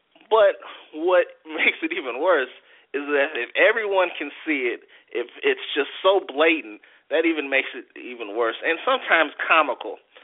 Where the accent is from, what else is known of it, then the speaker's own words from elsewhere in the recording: United States; since I'm an American, since I'm rolling with the United States, I'm going to pick the United States to win the World Cup.